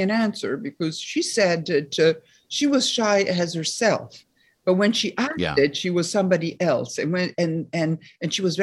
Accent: Rome, Lazio, Italy; also born or lived in Paris, France; Yes, I grew up mostly in Italy, but a lot in France too. I was 3 years old when my parents divorced, and then my mom moved to Paris, to live in Paris, and my father stayed in Rome. So from 3 to 8, we lived in Paris

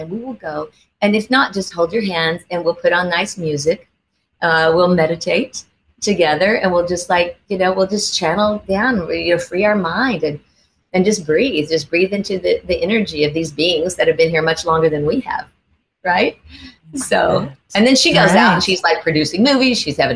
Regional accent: the South, United States; I grew up in the South, so I have a huge faith in God.

